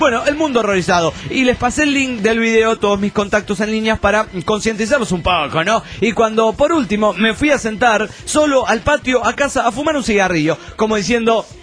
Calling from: Cochabamba, Bolivia; de Cochabamba, Bolivia.

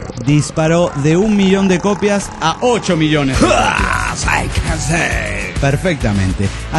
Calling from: Cochabamba, Bolivia; de Cochabamba, Bolivia.

